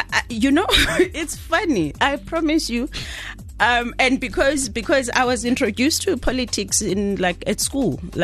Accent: Bikwana, Eastern Cape, South Africa; also born or lived in Mthatha; But no, I'm from Bikwana. Yes, so basically born and bred there. Spent the first 15 years of my life there before I went to for high school.

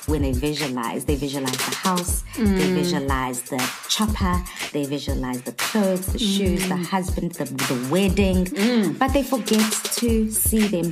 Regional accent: Durban, KwaZulu-Natal, South Africa; So being born and bred in Durban, I was very much exposed to theatre.

